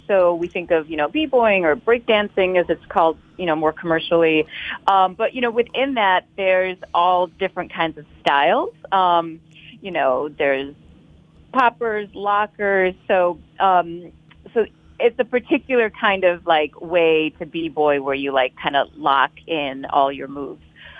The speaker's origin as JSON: {"language": "English", "town": "Detroit", "region": "Michigan", "country": "United States", "tie": "born or raised there", "said": "And, you know, I grew up in Detroit. And so we had like Northland Skating was my local rink when I heard a lot of that music."}